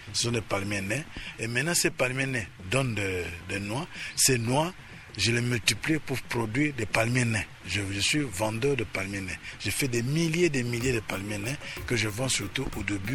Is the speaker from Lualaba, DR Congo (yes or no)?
no; Leverville, Kwilu, DR Congo; born there; Avant, moi je suis né à Leverville, à Lusanga, où on vivait la production de l'huile de palme.